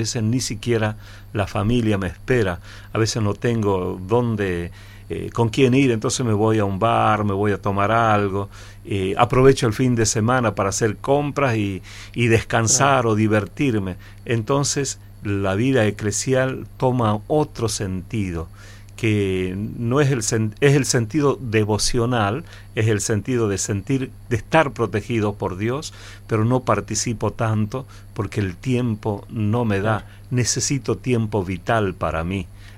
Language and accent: Spanish; Lanús, Buenos Aires Province, Argentina; Inmediatamente vengo desde Lanús, Buenos Aires, Buenos Aires, de la localidad de Lanús.